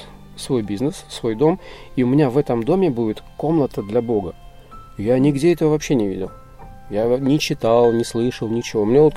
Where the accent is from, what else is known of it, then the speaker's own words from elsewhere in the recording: Valga, Valga County, Estonia; Russian is a second language; Это была девушка-землячка, тоже из города Валги, откуда я родом, переехавшая в Таллин, в Эстонию.